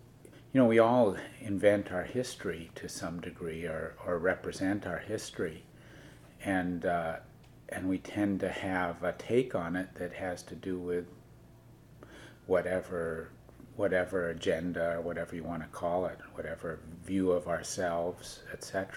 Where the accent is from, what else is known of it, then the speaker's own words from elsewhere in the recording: Los Angeles, California, United States; I'm a native, a fourth generation Californian on my mother's side. And I was born in Echo Park area and have lived here all my life.